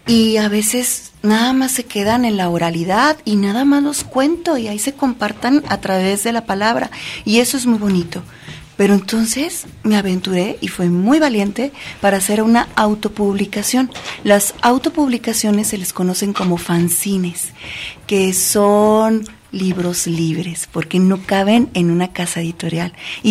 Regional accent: Guadalajara, Jalisco, Mexico; Yo escribí esta historia inspirada en la memoria del barrio donde crecí. Yo crecí por Oblatos, allá por el oriente de Guadalajara

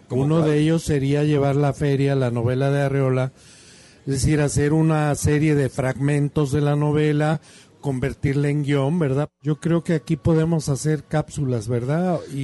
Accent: Zapotlán el Grande, Jalisco, Mexico; born there; Tengo el privilegio de haber nacido en la región sur. Mi madre era de Tamazula, yo nací aquí en Zapotlán el Grande.

